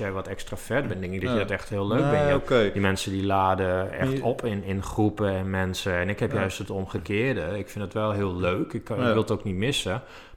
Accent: Groningen, Netherlands; Ja, precies, ik kom uit Groningen, maar dat hebben jullie vast wel gehoord aan mijn tongval.

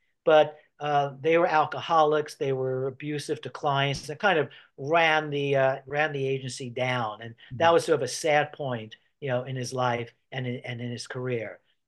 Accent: New York City, New York, United States; Now, I grew up in New York, so I know the mindset of a New Yorker.

